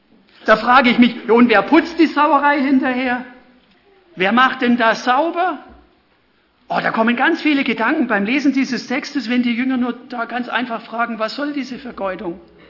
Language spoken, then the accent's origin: German; Baden-Württemberg, Germany; Für alle, die es noch nicht rausgehört haben, ich bin Schwabe.